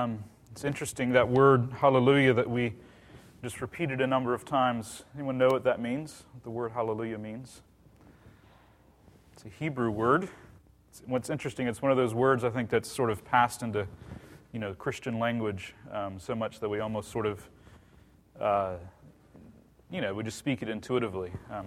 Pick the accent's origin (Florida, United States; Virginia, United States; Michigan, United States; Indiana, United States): Virginia, United States; moved away as an adult; now in Dallas, United States; We moved to the Dallas-Fort Worth area in early August of this year. I grew up in Virginia.